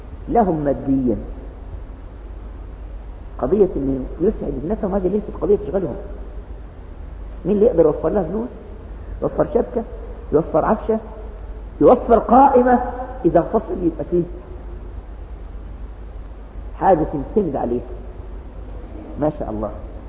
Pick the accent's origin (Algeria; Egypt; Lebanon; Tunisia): Egypt; عندنا في مصر نشأ الزواج العرف،